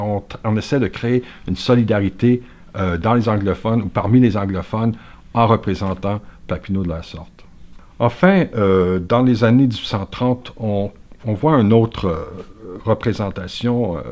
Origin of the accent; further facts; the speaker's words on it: Quebec, Canada; en tant que Québécois, on a tendance à avoir une représentation